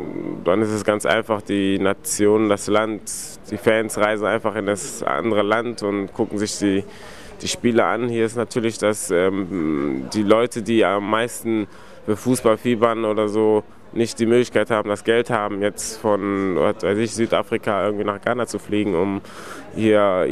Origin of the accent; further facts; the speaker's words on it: Germany; Ich bin in Europa groß geworden, in Deutschland